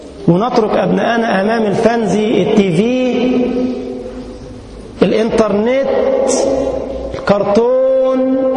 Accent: Egypt; أذكر مرة في درس القرآن للأطفال عندنا في مسجدنا في بلدنا مصر

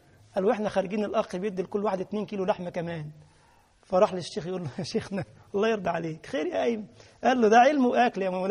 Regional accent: Egypt; بس في لحوم عندنا في مصر، لحوم تاكل تاكل تاكل.

